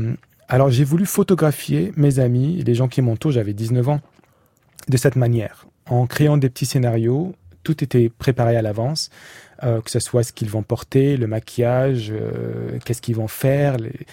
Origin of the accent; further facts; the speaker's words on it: Egypt; j'ai grandi en Égypte.